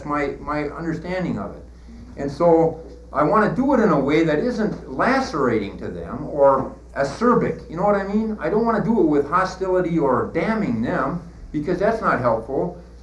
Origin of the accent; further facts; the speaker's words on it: Missoula, Montana, United States; now in Seattle, United States; I knew even when I came to Seattle from Montana that I would be involved in a kind of escalation of the elements of national issue.